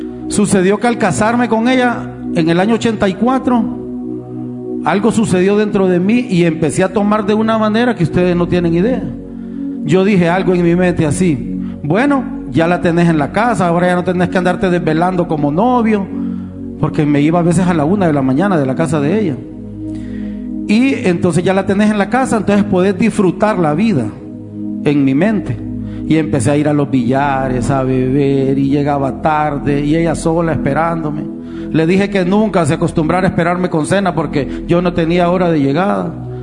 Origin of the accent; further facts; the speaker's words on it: Comayagüela, Francisco Morazán, Honduras; Bueno, pasaron los días y nos fuimos de vivir de Comayagüela a la colonia El Reparto. Entonces allá empecé a llevarme con otro tipo de personas, ¿verdad?